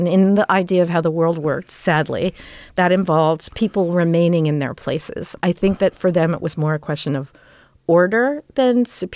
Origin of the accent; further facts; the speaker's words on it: Toluca Lake, California, United States; And we grew up in Toluca Lake, which is like just minutes.